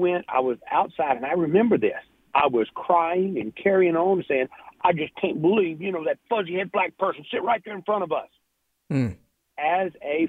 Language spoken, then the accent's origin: English; Baton Rouge, Louisiana, United States; it's a funny thing because I grew up in North Baton Rouge there